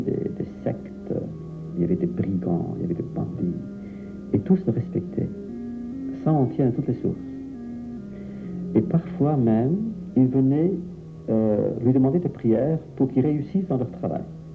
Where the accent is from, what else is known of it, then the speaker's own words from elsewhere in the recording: Ivano-Frankivsk Oblast, Ukraine; dans les montagnes, d'ailleurs, d'où je viens moi, des Carpates, pas trop loin de l'endroit où je suis né, entre Kitev et Kosev